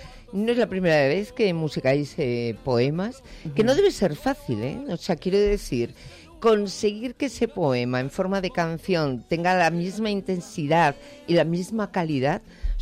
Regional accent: Basque Country, Spain; los gallegos, como los vascos, que soy yo, somos un poquito más sobrios.

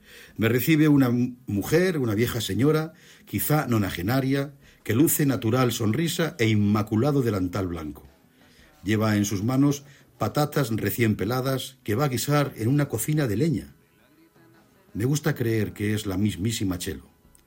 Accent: Castilla-La Mancha, Spain; las que yo me como en el mes de agosto en mi tierra, que es La Mancha.

